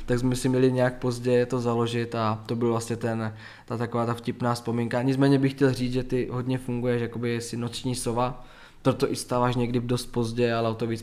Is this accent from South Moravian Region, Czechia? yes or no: yes; South Moravian Region, Czechia; jsme z Jižní Moravy, z Hodonínska, kde není, tam neexistuje moc podnikatelů, kteří by měli 21 let